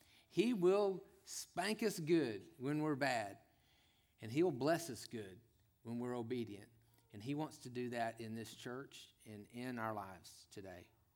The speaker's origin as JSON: {"language": "English", "region": "Texas", "country": "United States", "tie": "born or raised there", "said": "Now, most of your southern folks like me, I grew up in Texas."}